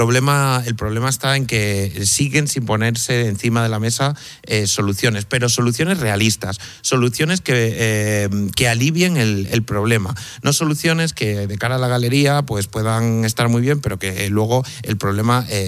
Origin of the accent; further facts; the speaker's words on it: Cáceres, Extremadura, Spain; o yo soy de Cáceres, y te vas a Cáceres